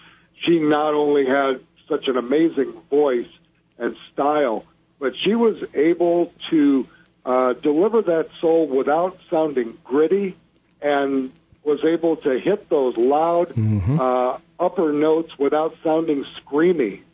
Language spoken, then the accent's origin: English; Detroit, Michigan, United States; You know, growing up in Detroit